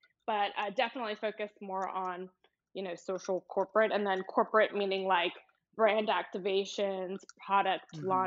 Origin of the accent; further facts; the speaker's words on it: Houston, Texas, United States; So I'm originally from Houston, and I went away for college.